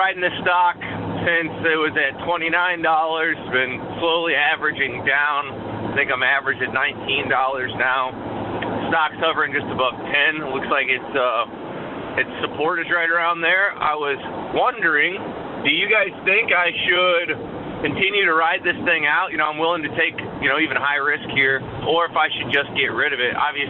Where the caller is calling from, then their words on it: Chicago, Illinois, United States; I'm calling in from the Chicagoland area in Illinois.